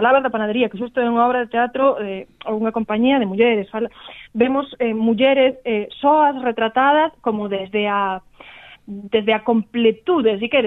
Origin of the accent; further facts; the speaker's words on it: Galicia, Spain; sobre todo pois na miña zona que eu son do Barbanza, ali temos moitísimas casas con escudos de cereas